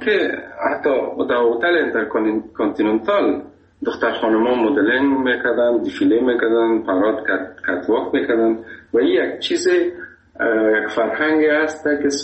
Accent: Afghanistan; گفتم از افغانستان.

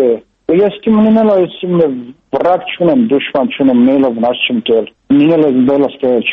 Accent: Georgia; Հա, Վրաստան եմ գիտեմ, ես հա, ես Վրաստան եմ մեծացել։

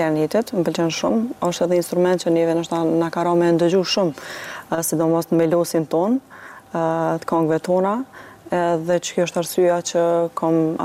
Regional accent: Prizren, Prizren District, Kosovo; Jam klarinetiste nga Prizreni.

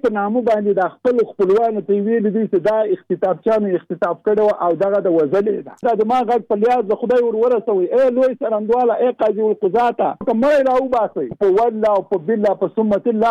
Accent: Jalalabad, Nangarhar, Afghanistan; زه د جلال آباد.

